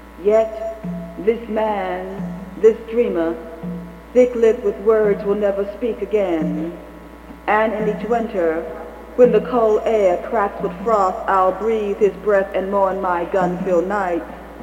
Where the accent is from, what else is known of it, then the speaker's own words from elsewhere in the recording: New York City, New York, United States; I grew up in New York City, and I never knew anything about myself as a black person.